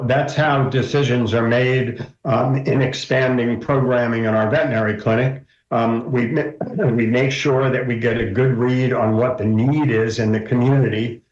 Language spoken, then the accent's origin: English; Jefferson Township, New Jersey, United States; I was the council president of my hometown, Jefferson Township, up in New Jersey.